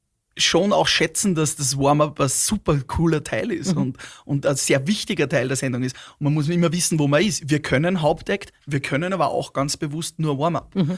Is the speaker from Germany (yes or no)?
no; Upper Austria, Austria; weil wir es halt entdecken als Oberösterreicher